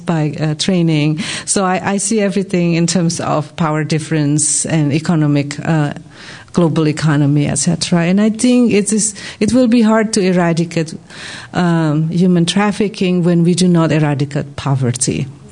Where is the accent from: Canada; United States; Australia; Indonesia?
Indonesia; I am originally from Indonesia, and I'm trying to reach out to Indonesian community.